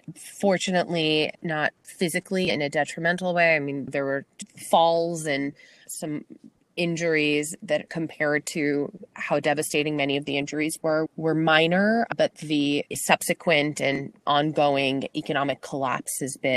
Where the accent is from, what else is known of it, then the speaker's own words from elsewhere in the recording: Beirut, Beirut Governorate, Lebanon; I am ethnically Armenian from Beirut, Lebanon. I am Beiruti.